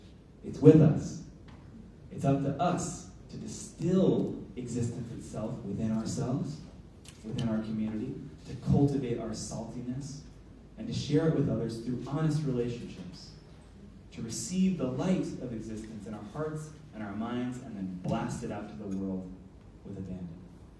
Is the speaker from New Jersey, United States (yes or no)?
no; Minnesota, United States; explains for me why in my home state of Minnesota, we jokingly refer to Lutherans as God's frozen people.